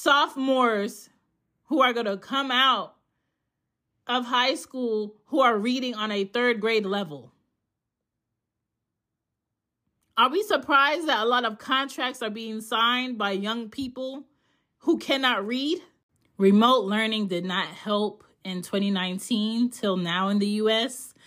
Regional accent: United States; first language English; if I take myself out of the United States, where I was born and raised, and my first language is English

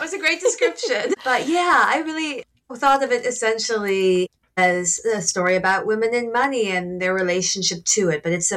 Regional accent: Grosse Pointe, Michigan, United States; I've never set a book, even anywhere near my hometown, which is Grosse Pointe, just outside of Detroit

